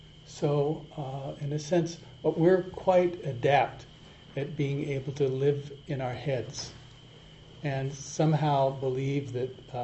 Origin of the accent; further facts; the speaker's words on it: Switzerland; English is a second language; growing up in Europe and in Switzerland in a little village